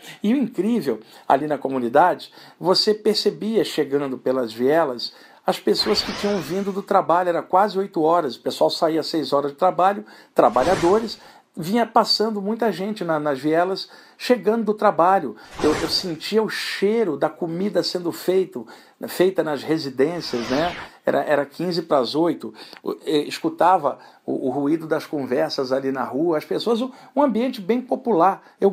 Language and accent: Portuguese; Rio de Janeiro, Brazil; Eu cresci na Baixada Fluminense do Rio de Janeiro, área de periferia